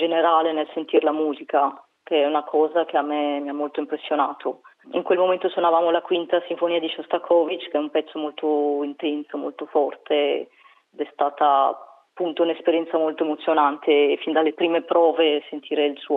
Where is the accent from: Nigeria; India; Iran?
India; anche in India, che è il mio paese d'origine